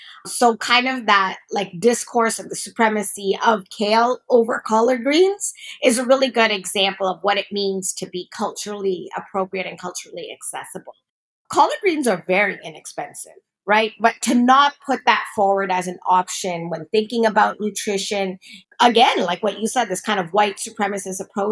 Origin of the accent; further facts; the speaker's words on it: Toronto, Ontario, Canada; I'm from Toronto.